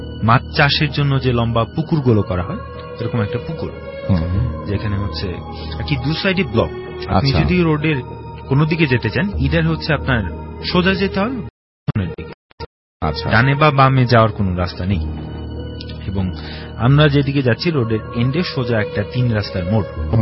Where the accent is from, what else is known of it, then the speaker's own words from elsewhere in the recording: Tangail, Dhaka Division, Bangladesh; ঘটনার শুরুর আগে বলি, আমার বেড়ে ওঠা হচ্ছে টাঙ্গাইল শহরে, টাঙ্গাইলে। সো একটা মফস্বল শহরে বড় হওয়ার ফলে আমি শহরে এবং গ্রামীণ দুটো জীবনের টেস্টই পেয়েছি